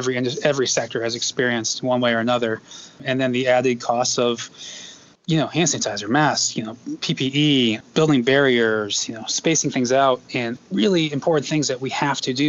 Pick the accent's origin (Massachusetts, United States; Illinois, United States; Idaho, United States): Massachusetts, United States; Northampton; We're from Northampton, and it's almost feels like Amherst at the time when we were kids was like never land over there.